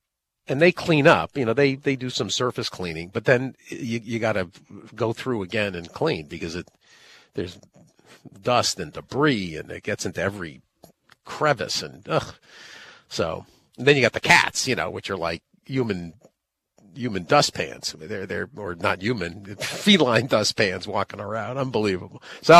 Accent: Connecticut, United States; I grew up in Connecticut, and that, 20 years here.

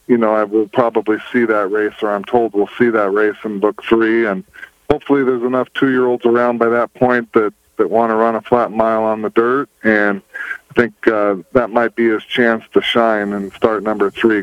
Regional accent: Pacific Northwest, United States; Yeah, I mean, we're from the Northwest. It's their premier race of the year, and growing up as a kid, it's a race that, you know, you always want to try

